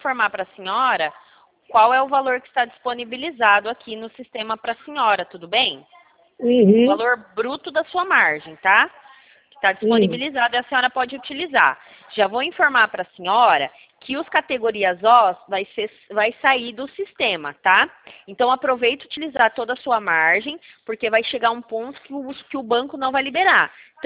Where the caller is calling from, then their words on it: Sumaré, São Paulo, Brazil; Eu falo da cidade de Sumaré, tá?